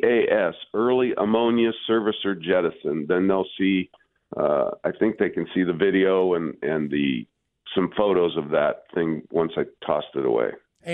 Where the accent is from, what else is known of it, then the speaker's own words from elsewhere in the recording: Ashland, Nebraska, United States; in my hometown of Ashland, Nebraska